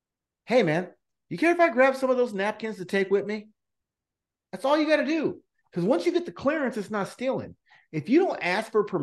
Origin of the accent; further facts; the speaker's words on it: Fresno, California, United States; Like, I'm from Fresno, bro.